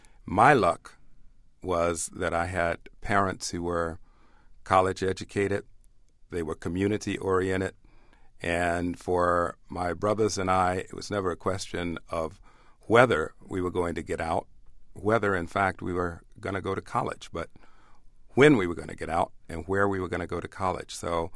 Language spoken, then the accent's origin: English; Louisville, Kentucky, United States; I grew up in Louisville, Kentucky, and in the deep or far west end of Louisville, segregated Kentucky, was African American, then, of course, colored or Negro, it was called, enclave by the name of Little Africa.